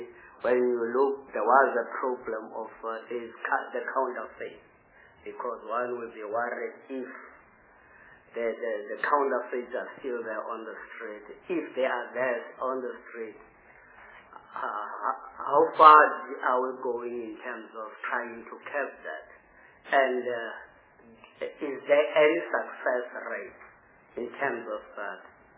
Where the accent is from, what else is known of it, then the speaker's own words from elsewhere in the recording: South Africa; And I think that we as South African and the world, we have to look into that and check whether is it going to really affect